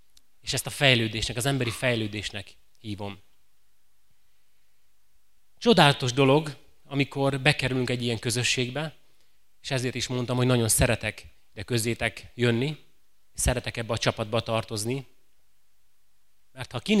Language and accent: Hungarian; Szabolcs-Szatmár-Bereg, Hungary; nyílt császáriban nevelkedtem, amikor a nagypapám, aki juhász volt, befogott a tehénszekérbe, bementünk a vásárba, Nyírbátorba, gyalog